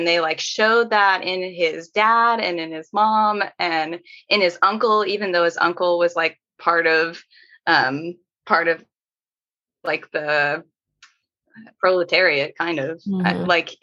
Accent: Missouri, United States; also born or lived in Thailand; I'm from Missouri originally. My grandpa's a cattle farmer.

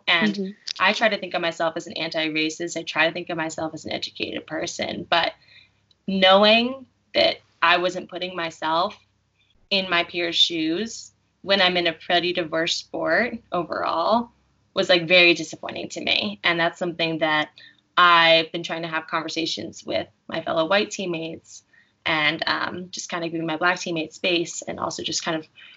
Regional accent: New Jersey, United States; And I'm from New Jersey, and I didn't know. And this happened in 2012 when I still lived in New Jersey.

